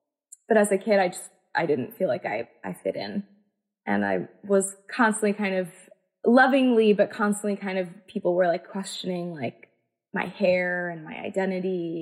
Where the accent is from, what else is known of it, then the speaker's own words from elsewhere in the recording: Falmouth, Massachusetts, United States; also born or lived in Mashpee; I grew up in Falmouth and in Mashpee, which are right next to each other.